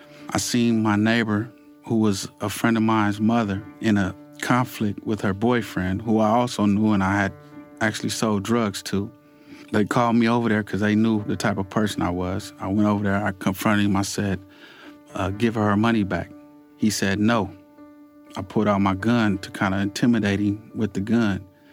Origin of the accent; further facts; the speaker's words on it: Decatur, Illinois, United States; born there; Actually, I was born in Decatur, Illinois. My mother and father were together at that time.